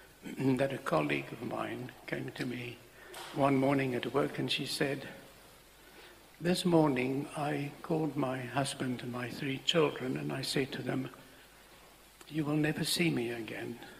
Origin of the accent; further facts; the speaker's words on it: South West England, United Kingdom; I'm from Somerset.